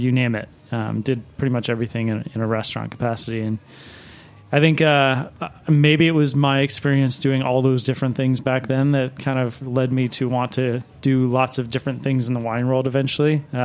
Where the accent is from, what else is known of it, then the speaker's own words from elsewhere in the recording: Baltimore, Maryland, United States; So it was when I was working at a steakhouse in Maryland, where I grew up in Baltimore.